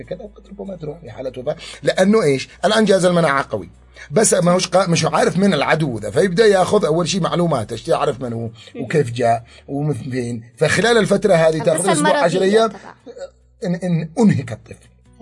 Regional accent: Yemen; لكن تخيلي انه فعلا ما فيش زكام عندنا في اليمن على مدى 10 سنوات

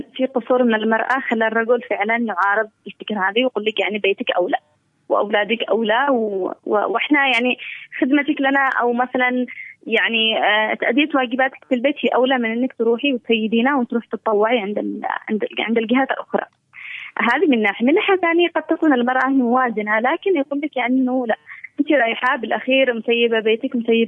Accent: Yemen; أنا كمرأة يمنية موجودة في المجتمع اليمني،

